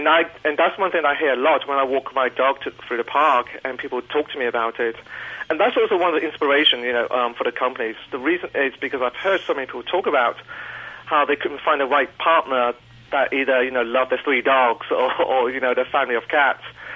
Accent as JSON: {"language": "English", "region": "London", "country": "United Kingdom", "accent": "London", "lives_now": "California, United States", "said": "Yes, I'm originally from London."}